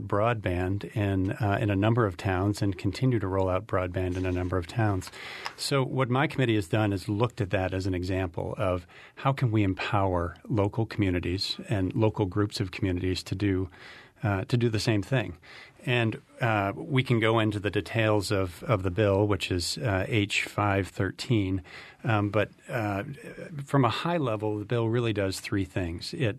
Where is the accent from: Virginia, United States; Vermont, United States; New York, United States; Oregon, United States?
Vermont, United States; one of the places we've looked is my hometown and region at what EC Fiber has done in the Upper Valley.